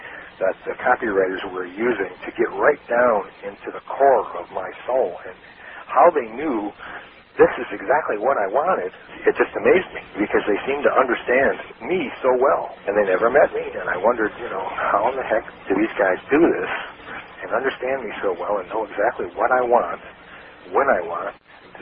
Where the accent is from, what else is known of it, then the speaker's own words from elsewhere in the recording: Chardon, Ohio, United States; I grew up in a little place called Chardon, Ohio. That's right outside of Cleveland.